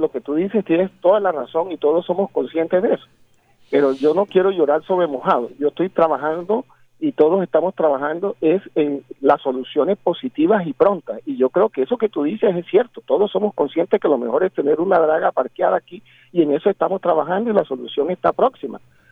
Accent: Barranquilla, Atlántico, Colombia; yo te aseguro, como barranquillero y como industrial y empresario de aquí

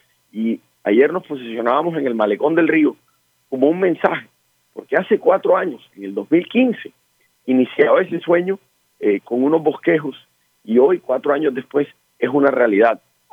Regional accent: Barranquilla, Atlántico, Colombia; Ese orgullo que sentimos como barranquilleros lo vamos a cuidar

